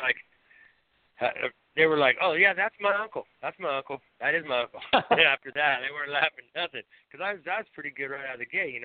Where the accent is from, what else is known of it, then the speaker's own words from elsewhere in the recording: Meyers, California, United States; You know, I grew up in Tahoe, out in Myers.